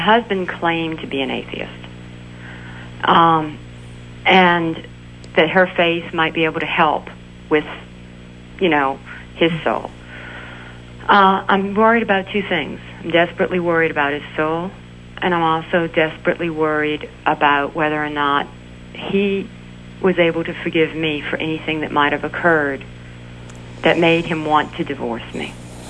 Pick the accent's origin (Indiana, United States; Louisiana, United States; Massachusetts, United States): Louisiana, United States; I'm from Louisiana.